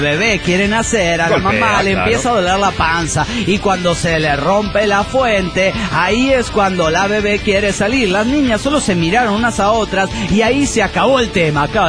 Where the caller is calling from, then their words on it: Nuevo Laredo, Tamaulipas, Mexico; de Nuevo Laredo, Tamaulipas.